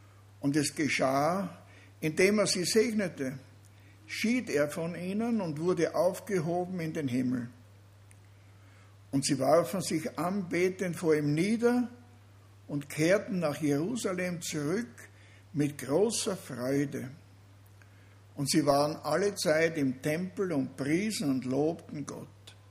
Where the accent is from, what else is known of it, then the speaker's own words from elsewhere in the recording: Vienna, Austria; Ich komme ja aus Wien, wie alle wissen, die mich kennen.